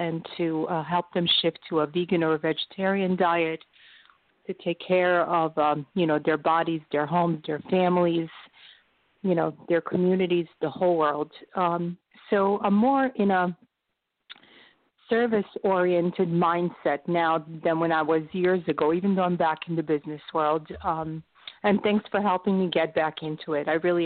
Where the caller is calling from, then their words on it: Palo Alto, California, United States; from Palo Alto, California. So happy to be here with you.